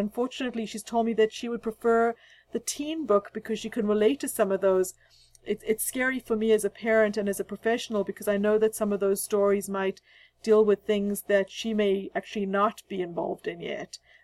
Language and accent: English; South Africa; Because I grew up in South Africa, which was very conservative.